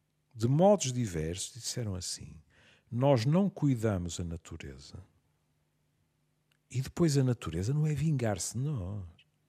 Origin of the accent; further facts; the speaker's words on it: Porto, Norte, Portugal; Sendo eu tripeiro